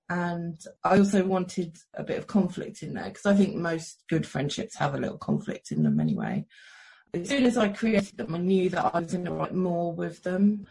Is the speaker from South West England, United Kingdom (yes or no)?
yes; Exeter, South West England, United Kingdom; now in Kent, United Kingdom; That's right. I do live in Kent, but I grew up around Exeter.